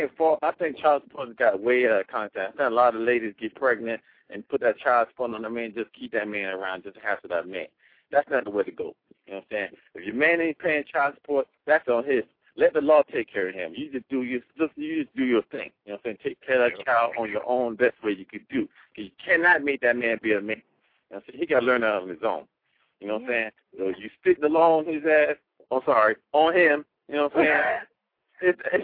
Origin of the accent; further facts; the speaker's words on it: South Africa; You know, I'm from South Africa, so it's a common thing for me.